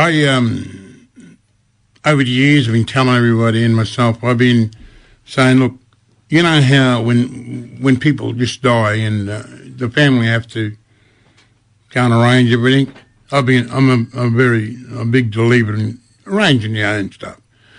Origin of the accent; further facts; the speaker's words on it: Queensland, Australia; I come from Queensland, we don't eat snakes.